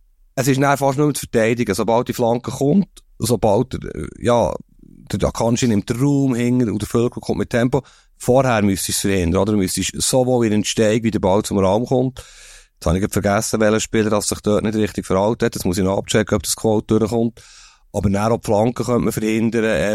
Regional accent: Switzerland; wir sind Schweizer

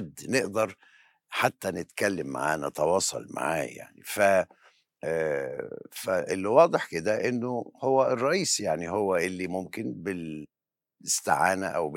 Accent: Egypt; يعني في كده حاجات بالنسبة لنا كمصريين بنتمسك بيها يعني

